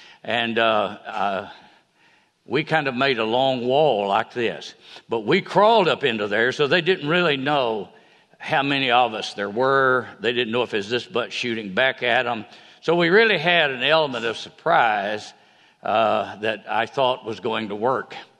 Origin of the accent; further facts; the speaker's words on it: Fort Payne, Alabama, United States; My contribution to my going away from my hometown in Fort Payne was the boys down at the shoe shop